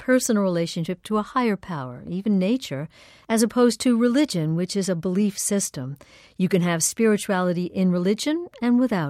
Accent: Long Island, New York, United States; I'm from Long Island, but I was walking through this cornfield

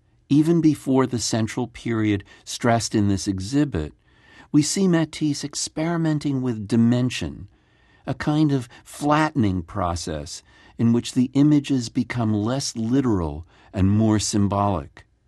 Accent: New York, United States; I grew up in New York, and this has been one of my favorite paintings since I was old enough to go to museums.

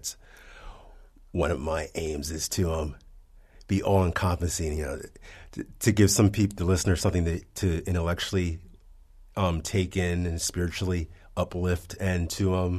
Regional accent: Wilmington, Delaware, United States; I'm from Wilmington, Delaware, and my mother was friends with Clifford Brown.

